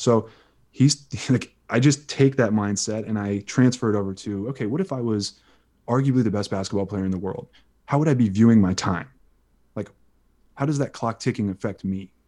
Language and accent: English; Houston, Texas, United States; I love Houston. I'm from Houston. Rockets fan since I was born.